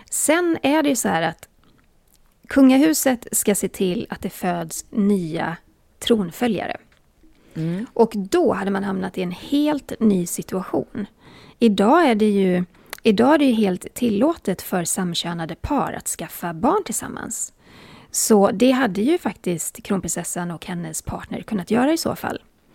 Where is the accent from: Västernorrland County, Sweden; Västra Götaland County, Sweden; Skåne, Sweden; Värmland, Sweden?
Västra Götaland County, Sweden; Borås; Jag är från Borås och jag har hela mitt liv sagt intervju.